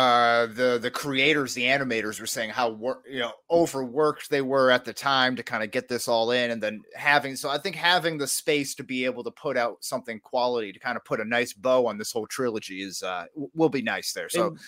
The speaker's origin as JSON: {"language": "English", "country": "United States", "accent": "white American", "said": "with my white American accent, trying to pronounce that, it's just going to sound bad no matter what."}